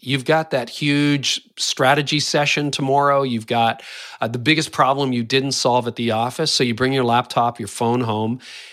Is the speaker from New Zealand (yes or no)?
no; Canada; I am Canadian.